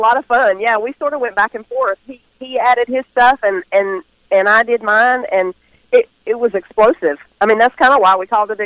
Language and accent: English; the South, United States; I am I'm a Southern girl, if you can't tell already. I'm from the South.